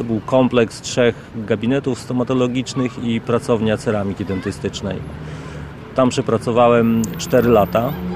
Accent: Lublin, Lublin Voivodeship, Poland; born there; Ja się urodziłem w Lublinie.

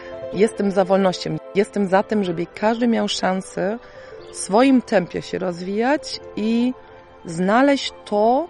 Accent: Berlin, Germany; now in Poland; Ja z Berlina

